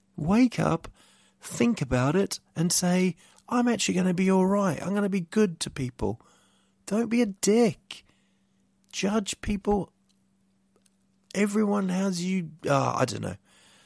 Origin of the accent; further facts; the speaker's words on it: New Zealand; growing up in New Zealand, I remember watching bands